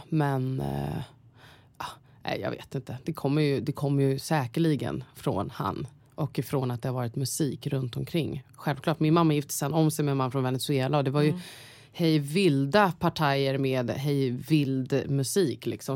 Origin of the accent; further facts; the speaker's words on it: Täby, Stockholm County, Sweden; also born or lived in Botkyrka / Vårby gård; Uppvuxen i Täby. Bodde i Vårby gård först och sen så flyttade vi till